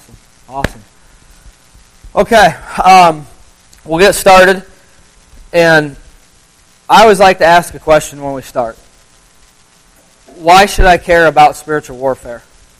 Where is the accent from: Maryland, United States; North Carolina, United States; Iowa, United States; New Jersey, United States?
Iowa, United States; from Iowa.